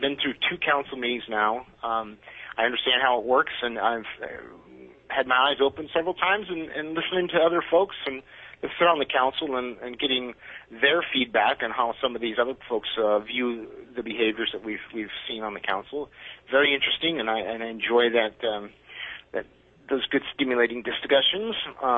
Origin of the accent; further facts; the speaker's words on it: California, United States; my story is I'm from California originally. I came to Alaska about 25 years ago, and started off in Juneau